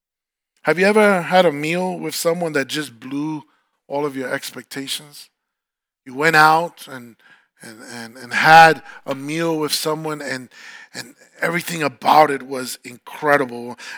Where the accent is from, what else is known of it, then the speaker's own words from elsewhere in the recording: New York, United States; Born and raised in New York. That's where the good pizza's at.